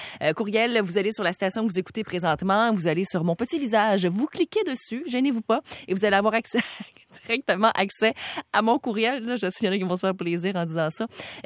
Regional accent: Quebec, Canada; Je dis « Non, non, je suis du Saguenay-Lac-Saint-Jean. » C'est la région administrative.

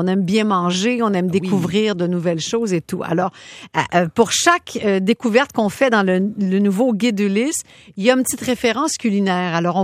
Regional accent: Quebec, Canada; Mais quand on part en voyage chez nous au Québec, on n'a pas le réflexe de le faire en se disant « Bon, c'est chez nous, je vais me retrouver. »

